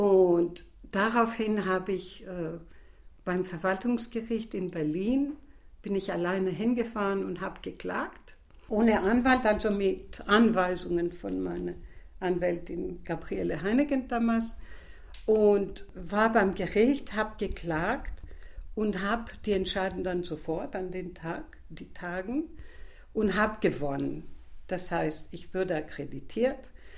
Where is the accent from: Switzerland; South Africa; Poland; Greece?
Greece; now in Hamburg, Germany; Ich bin Griechin und lebe in Hamburg seit 30 Jahren und hatte nie gedacht, mich einbürgern zu lassen.